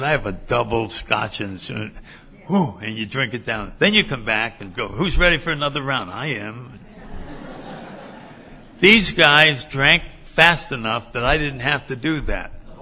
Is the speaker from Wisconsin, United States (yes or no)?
no; Connecticut, United States; And I always said, when I grew up in Connecticut, and I saw pictures of palm trees, and I tell you, I knew I wanted to live where the palm trees were.